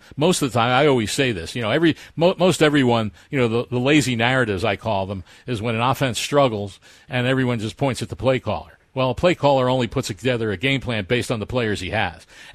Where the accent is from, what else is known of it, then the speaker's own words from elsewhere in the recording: Philadelphia, Pennsylvania, United States; Yes, I am very aware. And I grew up in Philadelphia.